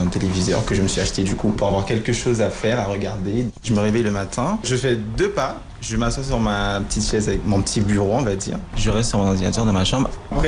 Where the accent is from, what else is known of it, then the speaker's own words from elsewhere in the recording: French Guiana; je viens de Guyane.